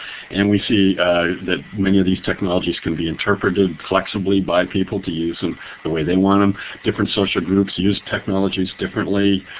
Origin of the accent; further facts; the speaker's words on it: Calgary, Alberta, Canada; I'm from Calgary, and we're really cowboys at heart